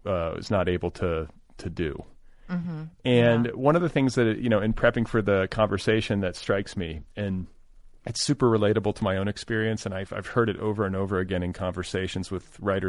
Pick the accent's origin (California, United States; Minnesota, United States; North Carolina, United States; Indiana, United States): Indiana, United States; Indianapolis; I mean, I grew up in partially in Indianapolis, so not too far.